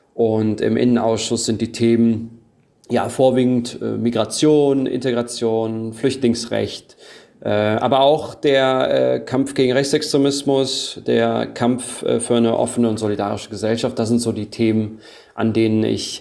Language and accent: German; Germany; Ich bin Deutscher mit diesen türkischen Wurzeln.